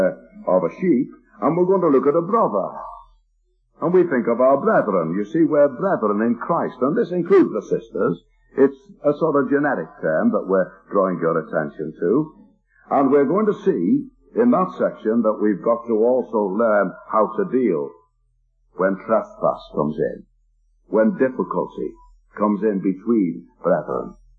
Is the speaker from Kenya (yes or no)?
no; Liverpool, North West England, United Kingdom; I know an assembly in my hometown of Liverpool